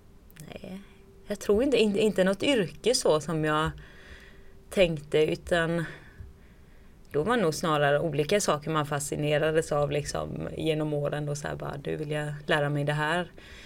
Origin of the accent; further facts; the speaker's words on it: Kalmar, Kalmar County, Sweden; I Kalmar.